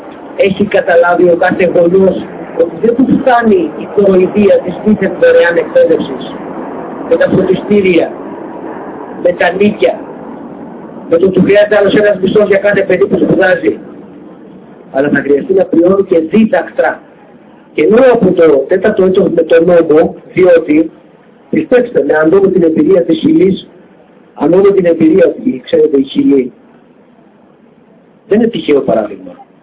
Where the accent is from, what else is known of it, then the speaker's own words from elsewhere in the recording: Keratsini, Attica, Greece; κατάγομαι από το Κερατζίνι, από το Πειραιά.